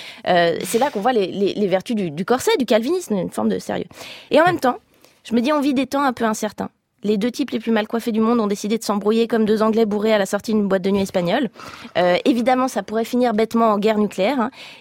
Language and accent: French; Geneva, Switzerland; non seulement je viens de Suisse, mais de Genève, région